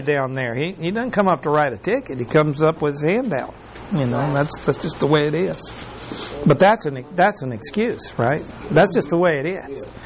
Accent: Mexico; But I was raised in Mexico

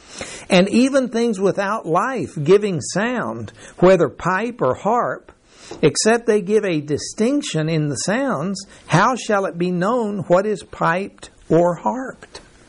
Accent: Mexico; first language en; I was raised in Mexico, and in my house they spoke English, and in school they spoke Spanish. So I grew up speaking both

